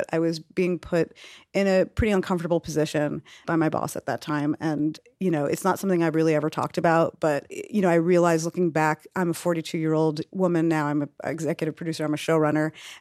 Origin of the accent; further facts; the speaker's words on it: Brooklyn, New York, United States; I'm from Brooklyn, and I started auditioning and taking myself on the subway about 13 years old